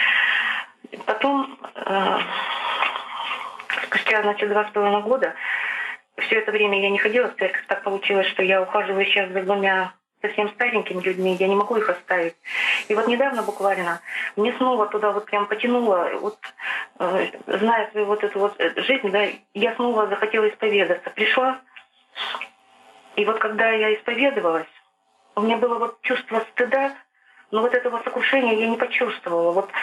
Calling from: Chelyabinsk, Chelyabinsk Oblast, Russia; я звоню из Челябинска. У меня вот такой вопрос. Мне 53 года

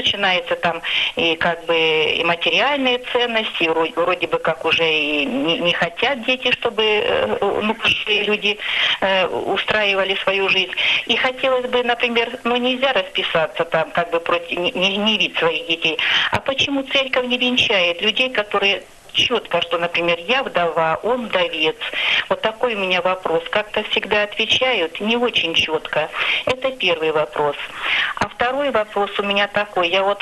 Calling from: Serpukhov, Moscow Oblast, Russia; я из Серпухова.

